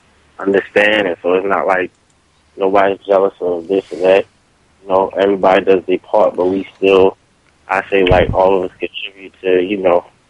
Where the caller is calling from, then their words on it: South Carolina, United States; I'm calling from South Carolina.